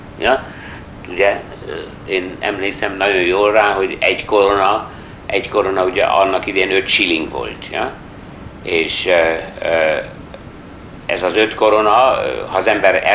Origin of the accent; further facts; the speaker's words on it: Hungary; büszkék voltunk azért, hogy ugye mi Magyarországról származunk